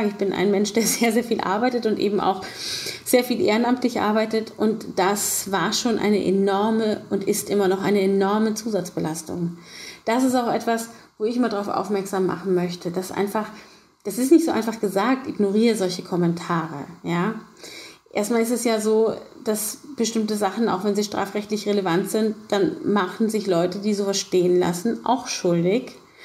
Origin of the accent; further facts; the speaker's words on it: Northern Germany, Germany; Für mich eben auch so als Norddeutsche ist das unglaublich gewesen